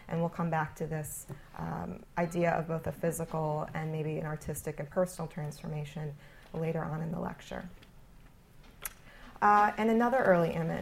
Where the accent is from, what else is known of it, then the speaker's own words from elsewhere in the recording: Midwest, United States; I grew up in the Midwest, and I remember Horns when I was a kid.